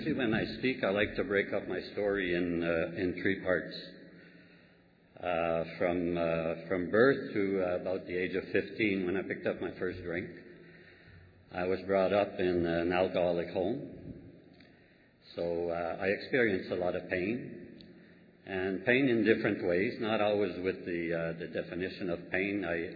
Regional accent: Ottawa, Ontario, Canada; I am an alcoholic. I'm from Ottawa, Canada.

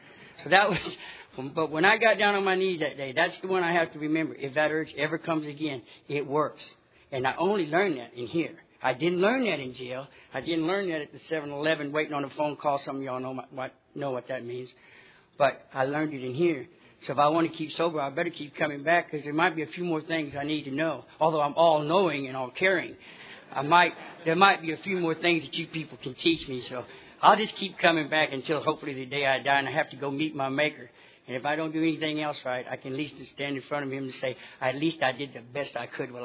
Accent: Texas, United States; born there; I was born in Texas, but I got sober out there in California 40 years later.

